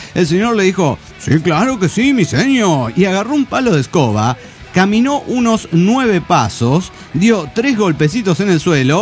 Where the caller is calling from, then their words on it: Querétaro, Mexico; de Querétaro, México.